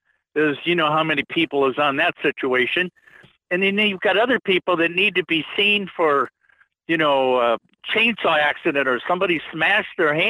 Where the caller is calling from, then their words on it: Fairbanks, Alaska, United States; from Fairbanks.